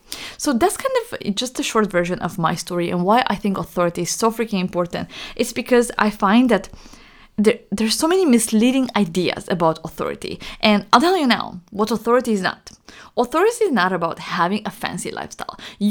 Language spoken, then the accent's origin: English; Romania; English is a second language; where I come from, I'm from Romania. You can hear from how I talk. Like, I have an accent.